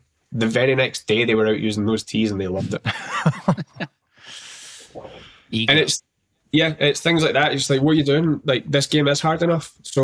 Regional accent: Canada; born there; accent: Canadian; I was born in Canada. I thought you'd pick up on the accent.

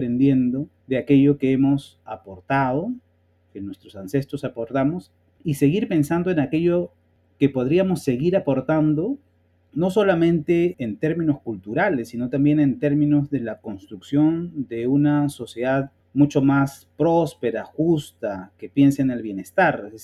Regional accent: Peru; yo no soy menos peruano que otro porque me digo afroperuano.

